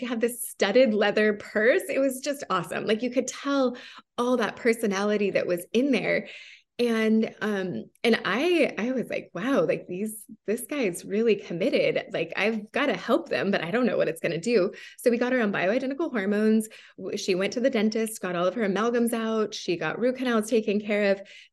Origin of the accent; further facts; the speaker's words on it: Hawaii, United States; I'm from Hawaii, not from New Zealand, but obviously.